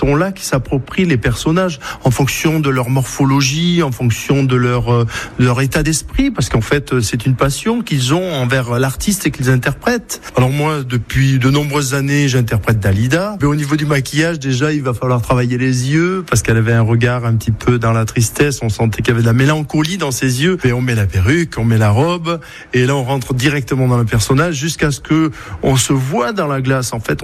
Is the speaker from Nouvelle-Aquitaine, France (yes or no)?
yes; Nouvelle-Aquitaine, France; j'ai 56 ans, je vis dans le Médoc depuis mon enfance, je suis né dans le Médoc, d'un père italien, d'une maman médocaine.